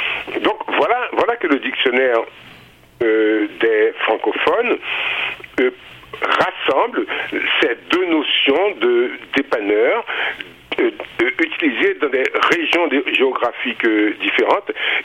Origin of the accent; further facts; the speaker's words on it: Haiti; j'ai fait une recherche à partir du mot « dodine » que j'ai connu durant mon enfance en Haïti